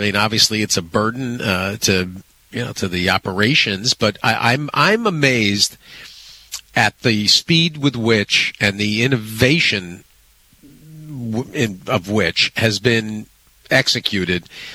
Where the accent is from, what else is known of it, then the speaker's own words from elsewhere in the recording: Connecticut, United States; I was growing up outside of Hartford